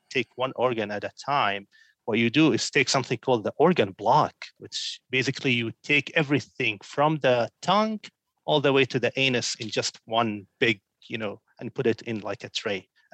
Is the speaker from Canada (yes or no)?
no; Syria; now in United States; I'm originally from Syria. So I moved to the States in 2010. Actually, in a few days, it will be my 11-year anniversary.